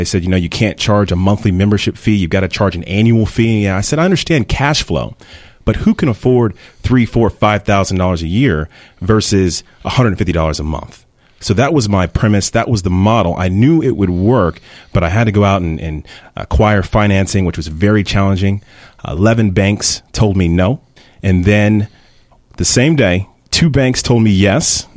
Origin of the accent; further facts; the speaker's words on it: Plano, Texas, United States; I'm originally from Dallas, from Plano, actually. Grew up in Plano.